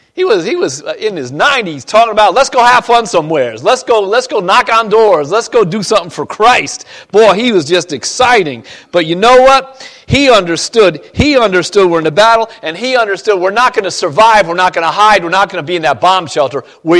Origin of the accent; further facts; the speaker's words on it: New Jersey, United States; I grew up in Central Jersey, listening to a lot of music